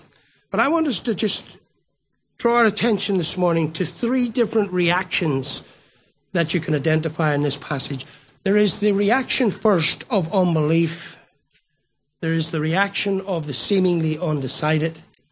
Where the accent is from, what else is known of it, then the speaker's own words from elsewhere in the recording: Northern Ireland, United Kingdom; As a young boy growing up in Northern Ireland